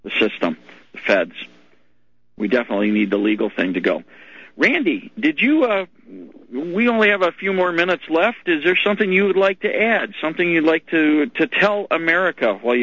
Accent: Minnesota, United States; I grew up in Minnesota where there's lots of lakes

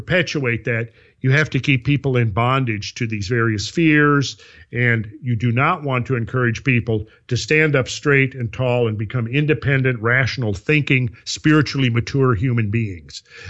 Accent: United States; as an American, I'm a real staunch believer in the idea of freedom

